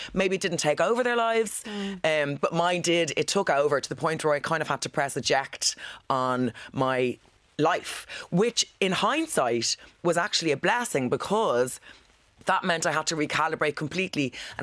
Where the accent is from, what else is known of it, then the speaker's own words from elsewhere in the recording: Killiney, Leinster, Ireland; So I grew up in Killiney. Mm-hmm. Went to Loretta Dawkey, very south side, D4, all that jazz, which I think was a big problem at the start because the accent was... can I say a handicap?